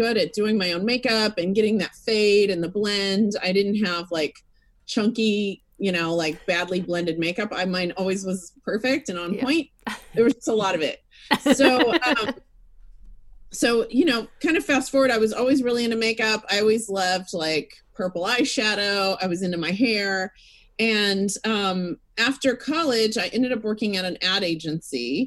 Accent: Fort Worth, Texas, United States; I have always been a beauty girl. I grew up in Texas, in Fort Worth, Texas.

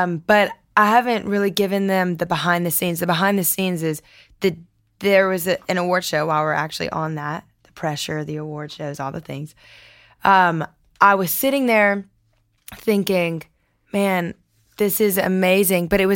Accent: Lafayette, Louisiana, United States; I'm from Lafayette.

